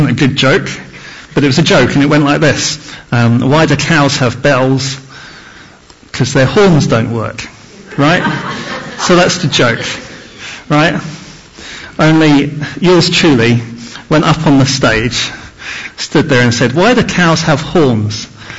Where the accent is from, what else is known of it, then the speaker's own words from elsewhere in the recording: United Kingdom; we as a nation, as British people anyway, I can't speak for the Bulgarians, but so as British people, we're very reserved on the whole.